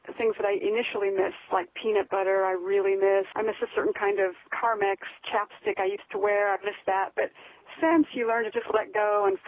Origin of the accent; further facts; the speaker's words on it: United States; accent: American; I have a very strong American accent.